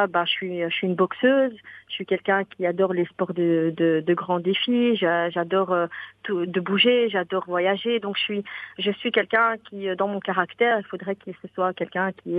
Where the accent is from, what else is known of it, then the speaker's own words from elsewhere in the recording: Belgium; je suis née en Belgique. J'ai grandi auprès des têtes blondes parce que mon père a toujours fait en sorte d'habiter dans des quartiers à faible fréquentation de migrants ou d'immigrés